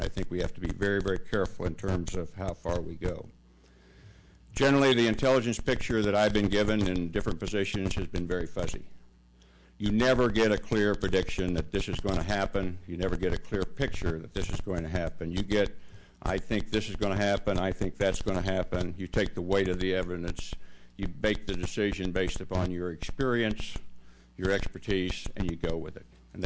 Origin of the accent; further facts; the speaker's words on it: Oklahoma, United States; Governor Keating is someone I've admired since he's the governor of my home state. He was the one that asked me to come back to Oklahoma.